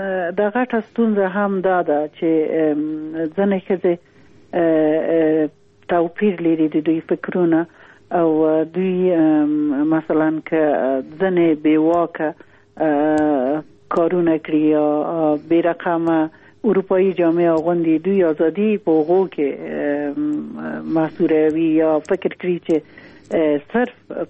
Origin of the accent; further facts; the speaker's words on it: Afghanistan; موږ افغانان یو، موږ پښتانه یو